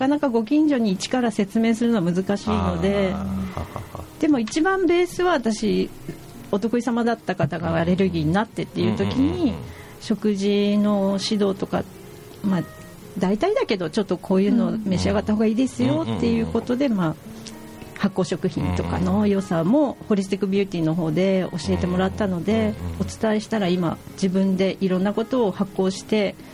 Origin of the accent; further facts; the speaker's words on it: Fukuoka, Japan; also born or lived in Nagasaki; 福岡に引っ越してきたんですけど、うんうんうん、5歳ぐらいの時に、うん、まだ、だからほぼ福岡です、